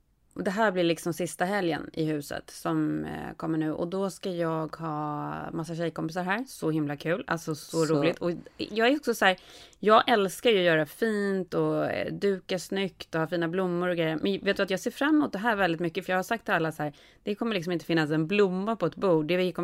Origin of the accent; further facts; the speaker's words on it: Sweden; moved away as an adult; now in Los Angeles, United States; Jag satt hemma i Sverige, vi hade precis varit, samma år hade vi bott några månader i New York